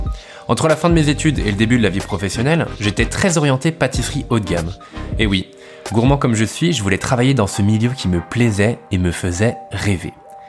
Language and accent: French; Île-de-France, France; j'ai 27 ans et je suis originaire des Yvelines, de Basemont très exactement, un petit patelin de 1600 habitants à 40 km à l'ouest de Paris. J'y suis resté jusqu'à mon bac